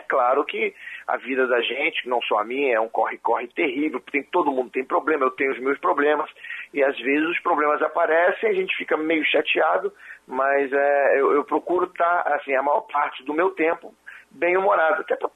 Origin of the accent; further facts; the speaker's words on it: Rio de Janeiro, Brazil; born there; Eu nasci em Laranjeiras, maternidade escola, Laranjeiras.